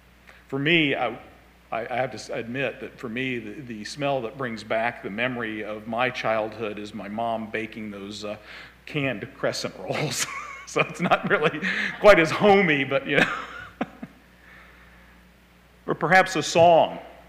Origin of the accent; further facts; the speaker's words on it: Knightstown, Indiana, United States; Growing up in Knightstown, you know, the kids from Kennard, they started going to, they always would join us at junior high.